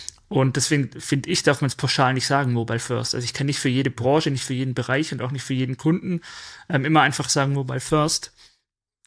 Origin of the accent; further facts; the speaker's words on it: Baden-Württemberg, Germany; accent: Swabian; ich bin Schwabe, ja?